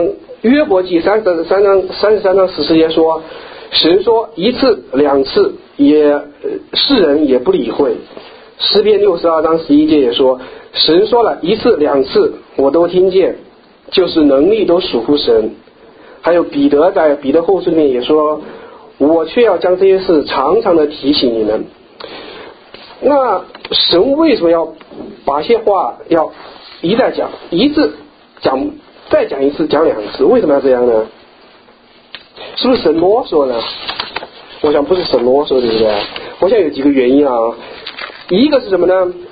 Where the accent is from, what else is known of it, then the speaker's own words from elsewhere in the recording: Hubei, China; moved away as an adult; 因为我是去厦门，我人在我是在湖北长大的，那我去厦门很远啊，坐火车要2天2夜